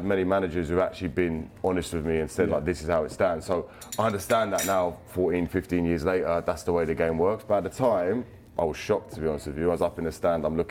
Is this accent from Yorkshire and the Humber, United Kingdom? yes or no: no; London, United Kingdom; No, I grew up in West London.